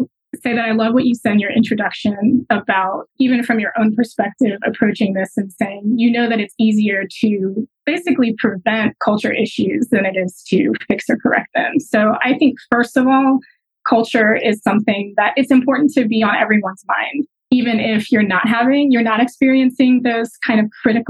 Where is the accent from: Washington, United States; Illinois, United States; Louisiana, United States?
Louisiana, United States; Baton Rouge; I ended up taking a job as a community educator for a small nonprofit in my hometown of Baton Rouge, Louisiana.